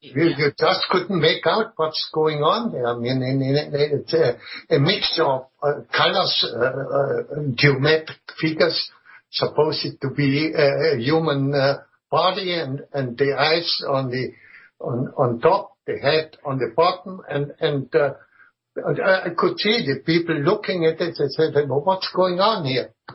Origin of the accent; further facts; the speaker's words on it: Carinthia, Austria; I remember one of my home country's artists.